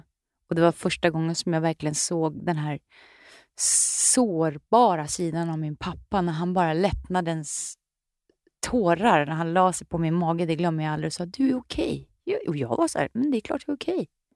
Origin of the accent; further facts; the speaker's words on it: Nyköping, Södermanland, Sweden; jag kommer från Nyköping